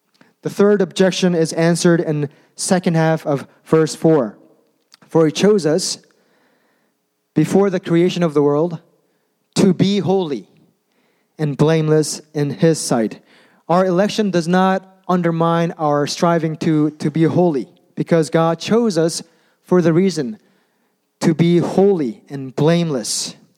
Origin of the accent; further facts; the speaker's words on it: South Korea; When I was growing up in Korea, all the boys in the neighborhood